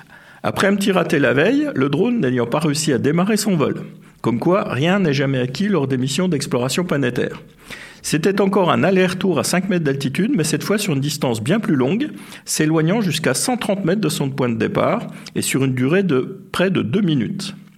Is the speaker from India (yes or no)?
no; Montbéliard, Bourgogne-Franche-Comté, France; born there; Et ça me ramène directement à ma région natale, la Franche-Comté, et même ma ville natale, Montbéliard.